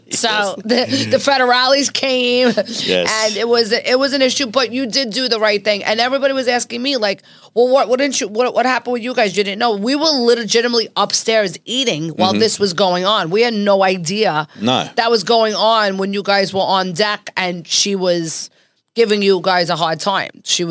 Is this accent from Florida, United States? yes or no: no; New York, United States; Well, I'm an Italian from New York.